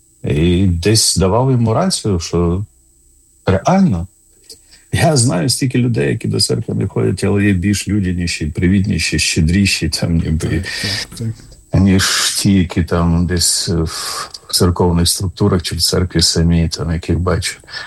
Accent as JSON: {"language": "Ukrainian", "town": "Ivano-Frankivsk", "region": "Ivano-Frankivsk Oblast", "country": "Ukraine", "tie": "born or raised there", "said": "я народився в Івано-Франківську. Це таке село Крихівці, недалеко від Івано-Франківська, вже війшло у межі Франківська."}